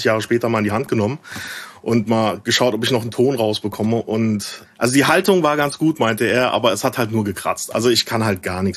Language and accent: German; Bavaria, Germany; now in Berlin, Germany; Also ich komme aus der Ecke, so ein bisschen dörflicher Aschaffenburg, die Ecke. Auch nicht direkt Aschaffenburg